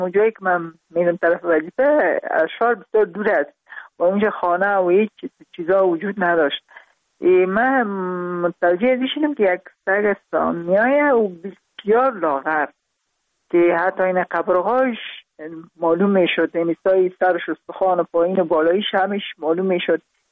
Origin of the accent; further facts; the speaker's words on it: Parwan, Afghanistan; also born or lived in Kabul; در خود شهر کابل به دنیا آمدیم، من از پروان هستم.